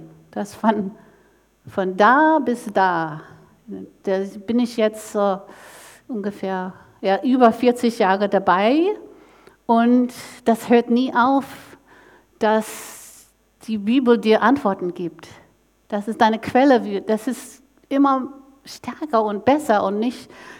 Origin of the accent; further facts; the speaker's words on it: Northeast, United States; German is a second language; Ich komme aus dem Nordost-USA, wo sehr intellektuell, die ganze Uni sind da.